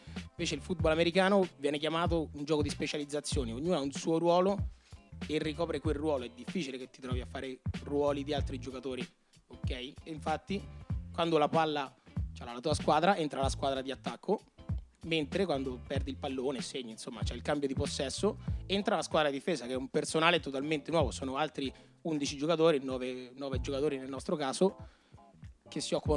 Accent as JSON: {"language": "Italian", "town": "Terni", "region": "Umbria", "country": "Italy", "tie": "born or raised there", "said": "siamo tutti e due di Terni, nati e cresciuti a Terni."}